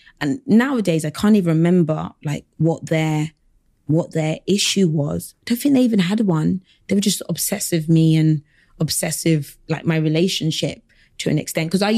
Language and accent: English; London, United Kingdom; but I was never scared because I'm from South London. I'm not scared.